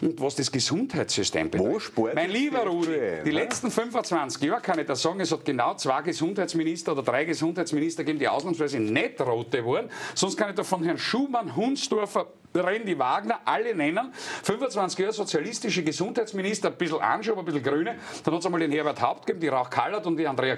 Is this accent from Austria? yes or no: yes; Graz, Styria, Austria; in meiner Heimatstadt in Graz